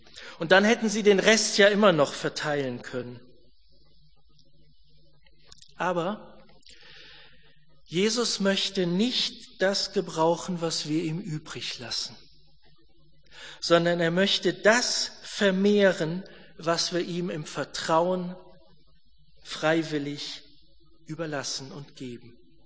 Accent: Wiedenest, North Rhine-Westphalia, Germany; Ich bin in Wiedenest aufgewachsen, in der Bibelschule.

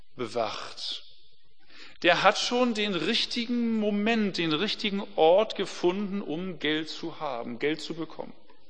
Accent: Northern Germany, Germany; das würde ich als Norddeutscher gar nicht hinkriegen

